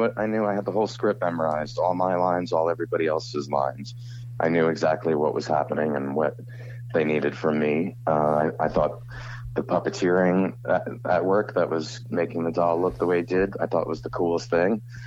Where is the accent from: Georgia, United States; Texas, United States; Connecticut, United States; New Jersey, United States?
New Jersey, United States; now in Florida, United States; But, no, I love Jersey. I'm from North Jersey, which is – I'm from North Jersey, which, as anyone who lives here knows, is a completely different state than South Jersey.